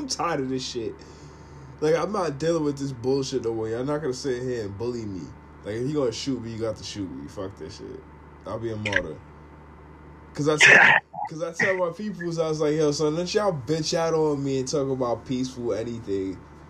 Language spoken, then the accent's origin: English; Maryland, United States; It's like Maryland. I'm from Maryland.